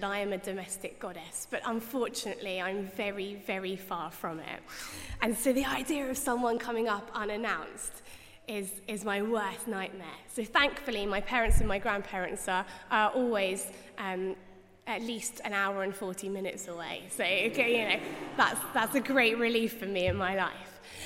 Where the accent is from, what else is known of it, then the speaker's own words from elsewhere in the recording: Ipswich, East of England, United Kingdom; now in London, United Kingdom; One of the joys of living in London, I'm originally from Ipswich